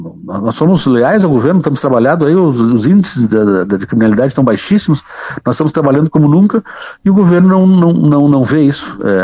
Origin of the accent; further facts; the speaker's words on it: Ijuí, Rio Grande do Sul, Brazil; Eu sou natural de Ijuí.